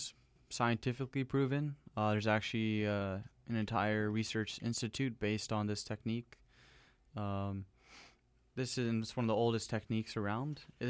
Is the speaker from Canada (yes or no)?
yes; Surrey, British Columbia, Canada; when I was growing up in Surrey